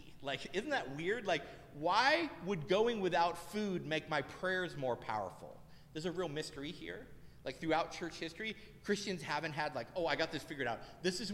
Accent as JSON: {"language": "English", "town": "Pittsburgh", "region": "Pennsylvania", "country": "United States", "tie": "born there", "lives_now": "Philadelphia, United States", "said": "I was born in Pittsburgh and I wanted to come back to the Northeast area."}